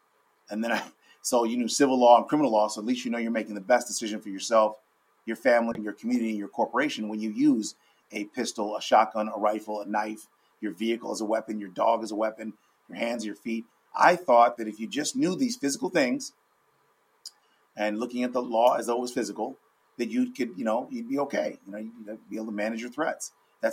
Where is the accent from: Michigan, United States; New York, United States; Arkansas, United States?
Michigan, United States; Ann Arbor; I grew up in Ann Arbor, Michigan, which is where the University of Michigan is. And it's a college town, a very progressive town.